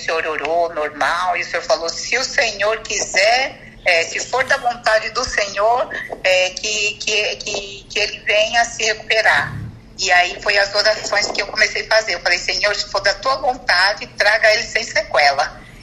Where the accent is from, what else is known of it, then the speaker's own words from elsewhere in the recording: São Paulo, Brazil; Eu estou no Rio de Janeiro, que eu sou de São Paulo.